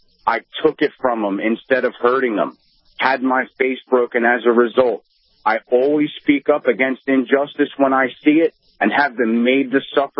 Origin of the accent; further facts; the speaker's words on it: New Jersey, United States; I'm a veteran from New Jersey who had some equipment seized from him